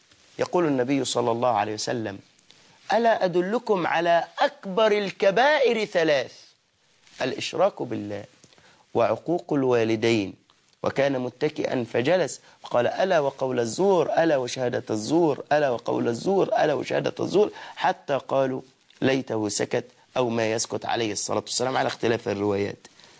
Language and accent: Arabic; Egypt; ولا احنا مثلا كمصريين منا من يقول هذه العباره